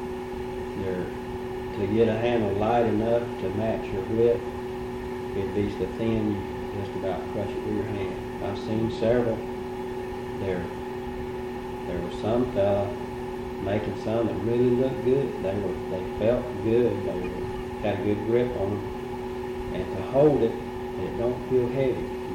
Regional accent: Florida, United States; I was born and raised in Manatee County. I was born in the old Bradenton General Hospital and raised out around Mike City in that area.

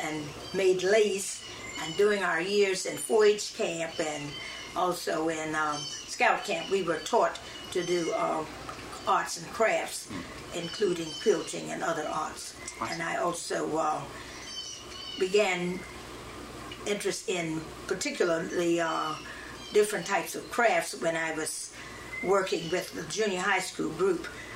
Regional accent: Jacksonville, Florida, United States; Yes, I have lived in Jacksonville all of my life, except for a few years wh

